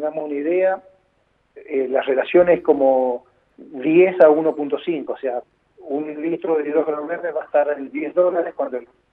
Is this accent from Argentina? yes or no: yes; Argentina; tenemos como argentinos acordar nuestras bases de crecimiento